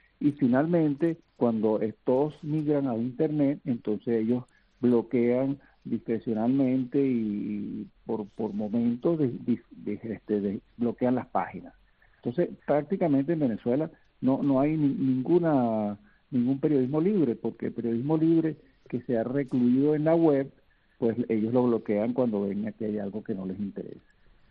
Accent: Spain; yo vivo en España, soy español

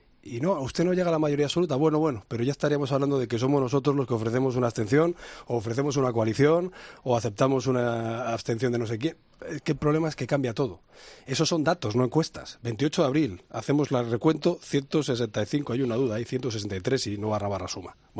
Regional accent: Spain; una campaña que va a ir dirigida a resaltar lo que nos une como españoles.

